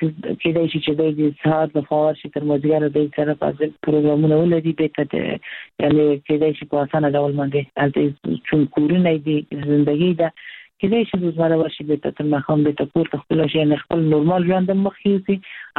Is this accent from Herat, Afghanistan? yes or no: yes; Herat, Afghanistan; موږ د هرات یو